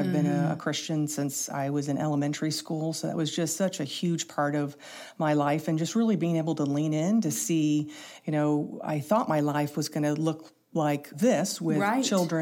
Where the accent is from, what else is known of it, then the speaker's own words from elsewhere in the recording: St. Louis, Missouri, United States; Since I grew up here in St. Louis